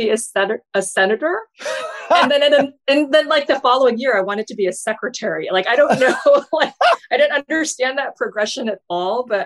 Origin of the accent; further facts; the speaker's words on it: Fargo, North Dakota, United States; So I grew up in North Dakota in the 1970s and 80s.